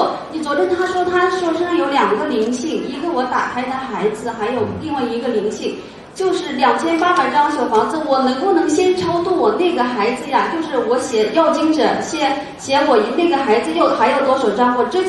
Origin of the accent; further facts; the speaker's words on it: Hunan, China; 因为我是从湖南来的，很远很远。